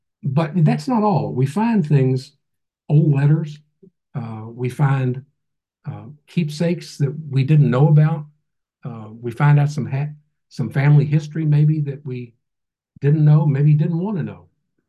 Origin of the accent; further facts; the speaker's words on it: Kentucky, United States; we're from Kentucky, so it sort of struck home to me.